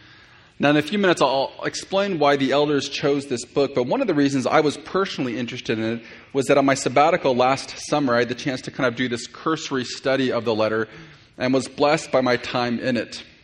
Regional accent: United States; accent: American; Last week, I had to follow Philip DeCourcy after the men's retreat with my normal American accent and all

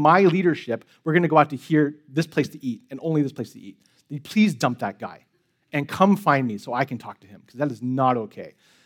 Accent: San Francisco, California, United States; So I grew up in San Francisco, which is a really progressive city.

